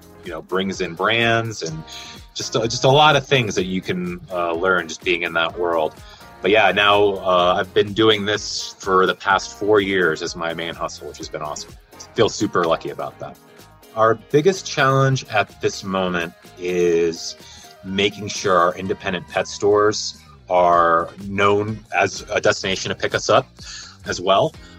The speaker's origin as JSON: {"language": "English", "town": "Longmont", "region": "Colorado", "country": "United States", "said": "I'm from Longmont, Colorado."}